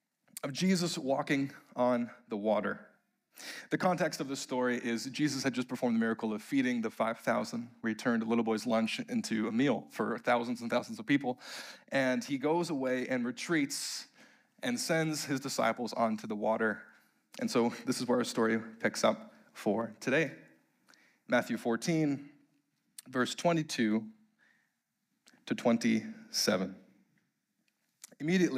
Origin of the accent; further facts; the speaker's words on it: Ontario, Canada; Growing up in Ontario, there are not a lot of things that I actually miss about the province.